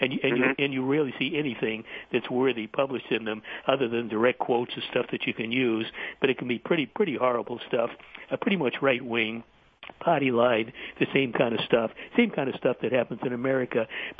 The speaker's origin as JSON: {"language": "English", "country": "United States", "said": "So I'm an American on the one hand, and I certainly dissociate myself from the policies in Washington."}